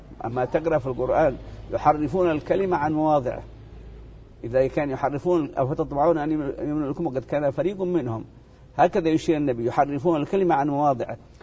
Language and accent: Arabic; Yemen; أنها وقعت في الفترة التي كان عندنا في اليمن طغيان الشيوعية.